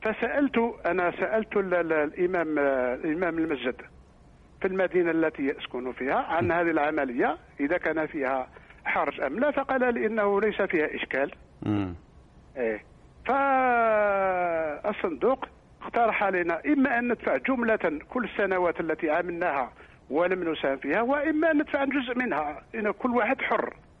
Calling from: Algeria; نحن في الجزائر عندنا منحة إضافية تسمى منحة التقاعد التكميلي

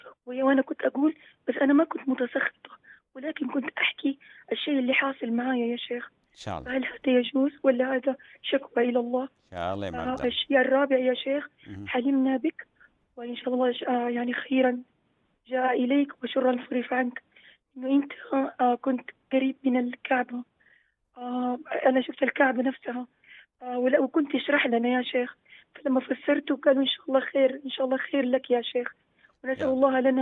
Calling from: Saudi Arabia; نحن عندنا في السعودية في برنامج للدفع بالتقسيط

